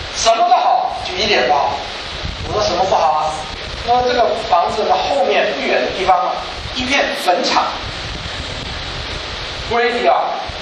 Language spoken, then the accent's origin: Chinese; Shaoshan, Hunan, China; 我是湖南人，我不但是湖山人、湖南人，我还是韶山人。